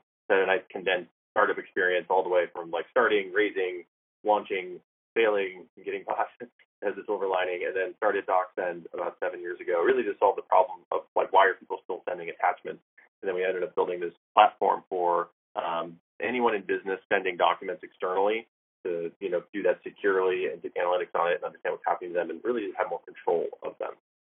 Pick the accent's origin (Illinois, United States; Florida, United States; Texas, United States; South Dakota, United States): South Dakota, United States; I'm originally from South Dakota, which is in the middle of nowhere.